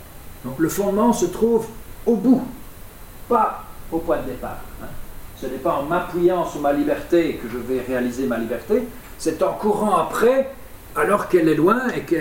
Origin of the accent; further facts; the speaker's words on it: Belgium; Je suis belge, c'est une détermination, n'est-ce pas?